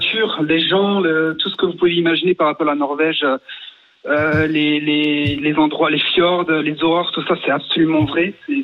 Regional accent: France; now in Norway; En tant que bon français, malheureusement non, je ne parle pas si bien que ça.

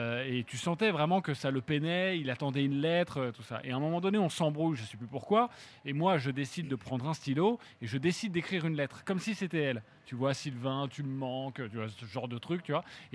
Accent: Brétigny-sur-Orge, Île-de-France, France; Et moi, je viens de Brétigny-sur-Orge.

